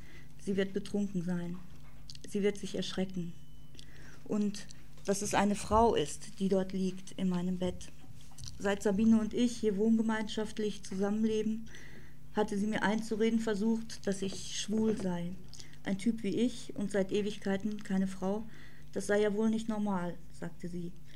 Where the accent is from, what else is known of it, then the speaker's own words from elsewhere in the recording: North Rhine-Westphalia, Germany; Ich komme aus dem Ruhrgebiet, bin immer gerne in Berlin